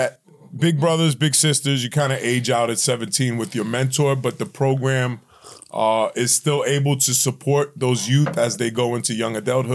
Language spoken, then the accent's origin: English; New York City, New York, United States; because I grew up in New York City, to me, I could care less.